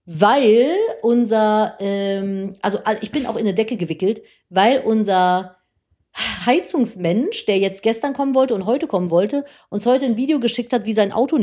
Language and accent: German; Cologne, North Rhine-Westphalia, Germany; ich bin ja aus einer, entschuldigen Sie bitte, aus einer langen Riege an gebürtigen Kölnern.